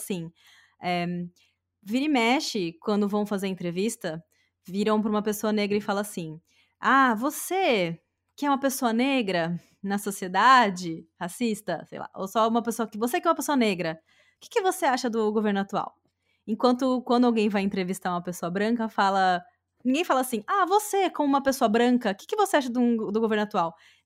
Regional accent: Brazil; now in United States; a forma como nós brasileiros encaramos uns aos outros e a forma como o pessoal aqui nos Estados Unidos

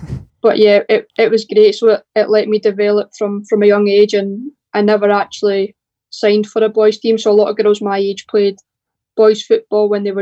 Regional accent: Arbroath, Scotland, United Kingdom; moved away as an adult; So, well, I'm originally from Arbroath, so I'm not actually from Glasgow. I grew up in Arbroath before moving down for university at the age of 18.

